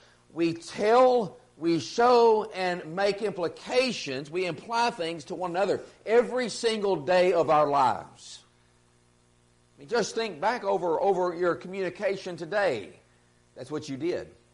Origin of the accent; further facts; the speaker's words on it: Burkeville, Texas, United States; I'm from Burkeville, Texas. I'm as simple as you get.